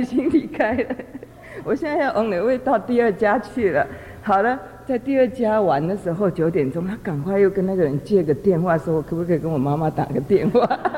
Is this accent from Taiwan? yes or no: yes; Taiwan; 我台湾人说神经线比较细一点